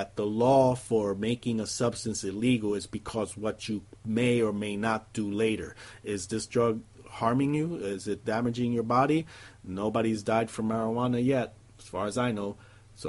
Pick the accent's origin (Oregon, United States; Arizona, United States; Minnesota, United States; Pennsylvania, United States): Arizona, United States; Phoenix; from Phoenix